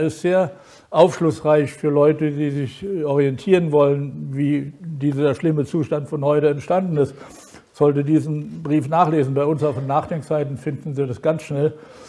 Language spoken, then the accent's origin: German; Baden-Württemberg, Germany; das ist ja Baden-Württemberg, müssen Sie mal, also mein Heimatland